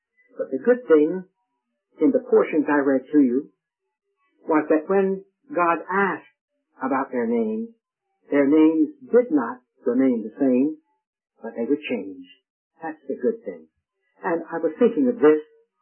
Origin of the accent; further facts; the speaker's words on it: Raleigh, North Carolina, United States; means that I came from a mill town, which isn't true. I came from Raleigh, a capital city.